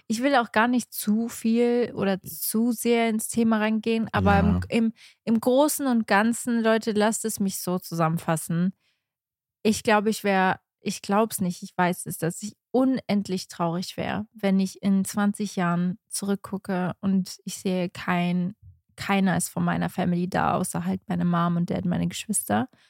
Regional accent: Lagos, Algarve, Portugal; weil das ist mein Heimatsort, das ist mein Geburtsort und das ist ja auch der Grund, wieso wir es in Portugal machen.

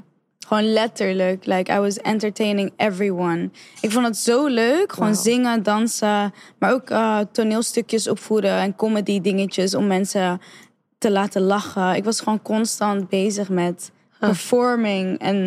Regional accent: Zandvoort, North Holland, Netherlands; also born or lived in Dordrecht; Maar ik ben uiteindelijk opgegroeid in Zandvoort.

